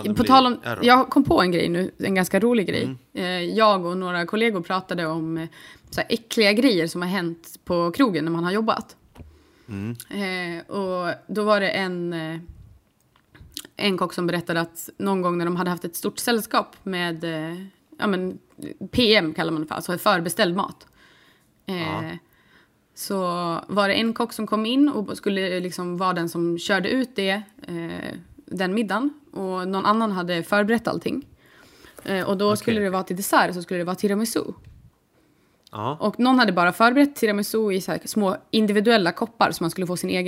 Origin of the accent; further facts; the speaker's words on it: Kolpebo, Dalarna County, Sweden; I Kolpebo, där jag är uppväxt i södra Dalarna